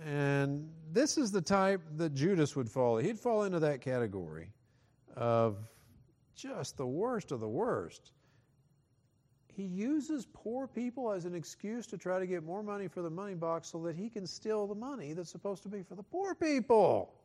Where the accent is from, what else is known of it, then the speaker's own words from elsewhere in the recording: Oklahoma, United States; To this day, my home state of Oklahoma, the largest funeral in the state of Oklahoma, in the history of the state of Oklahoma